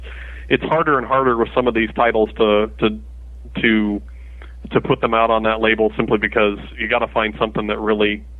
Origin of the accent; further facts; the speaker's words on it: Iowa, United States; Well, firstly, I'm from Iowa, so we're going to be in Iowa somewhere.